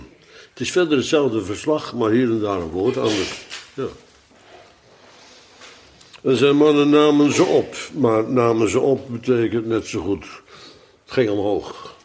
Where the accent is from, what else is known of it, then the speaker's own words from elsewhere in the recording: Netherlands; Wij komen helemaal uit Holland om hier... dat is nou ook vervelend.